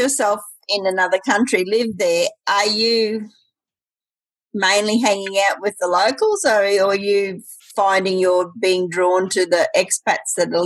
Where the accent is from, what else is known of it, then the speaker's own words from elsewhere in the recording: Australia; Oh, well, I'm from Australia. We're the biggest island in the world.